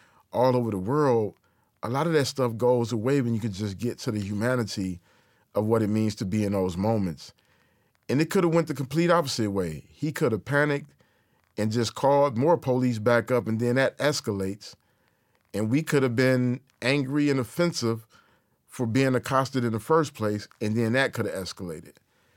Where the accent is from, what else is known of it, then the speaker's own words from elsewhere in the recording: Detroit, Michigan, United States; native Detroit in my hometown.